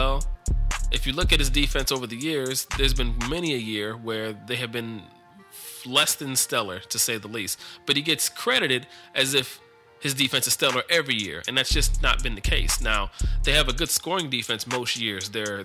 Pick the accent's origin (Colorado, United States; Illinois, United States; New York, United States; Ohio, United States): Ohio, United States; Cleveland; you know, I'm not a Belichick guy because I'm from Cleveland.